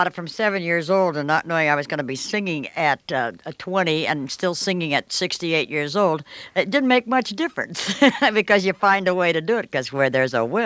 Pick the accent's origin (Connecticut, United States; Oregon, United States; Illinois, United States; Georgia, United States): Illinois, United States; Chicago; I'm from Chicago. I went to colored schools.